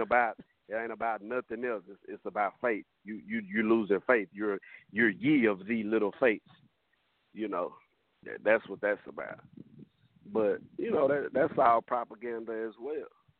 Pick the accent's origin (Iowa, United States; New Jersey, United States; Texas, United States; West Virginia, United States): Texas, United States; Fort Worth; I grew up a Southern Baptist. Obviously, I'm from the South. I'm from Fort Worth.